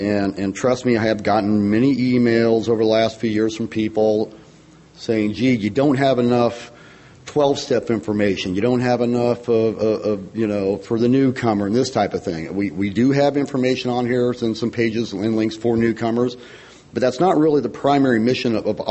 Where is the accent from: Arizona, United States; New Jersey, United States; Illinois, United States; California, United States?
Arizona, United States; Mesa; alcoholic. I'm from Mesa, Arizona.